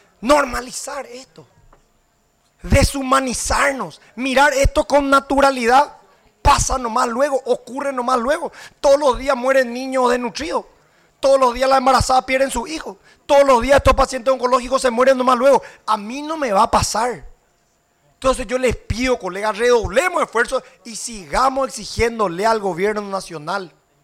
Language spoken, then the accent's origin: Spanish; Paraguay; que creo yo que tengo que hablar primero como político, segundo como paraguayo, pero tercero como ser humano.